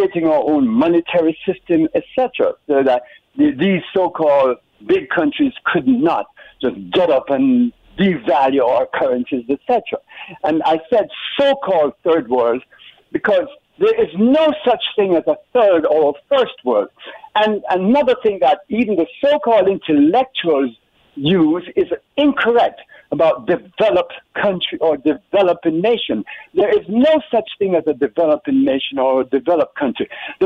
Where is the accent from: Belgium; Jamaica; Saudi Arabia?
Jamaica; born there; I was born in Jamaica